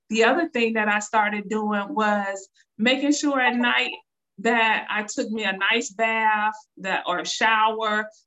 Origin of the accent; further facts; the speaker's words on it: Chicago, Illinois, United States; now in Texas; I was born and raised in Chicago, live right off the lake.